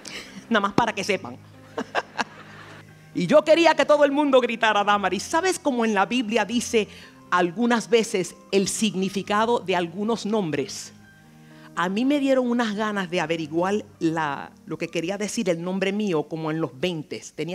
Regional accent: New York City, New York, United States; Y ahí me crié hasta los 15 años y es por eso que hablo español. Porque aunque nací y fui criada en Nueva York

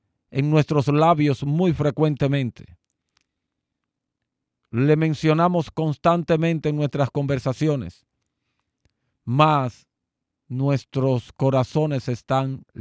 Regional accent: Dominican Republic; nosotros como dominicanos, y aún como parte de la comunidad latinoamericana, o más aún, hispanoparlante

